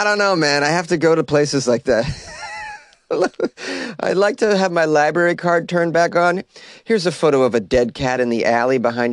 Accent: Massachusetts, United States; This story is out of Massachusetts, my home state.

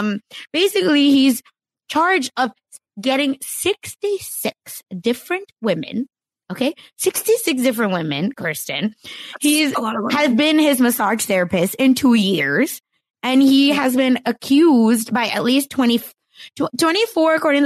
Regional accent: Oklahoma, United States; But like, y'all know I'm from Oklahoma.

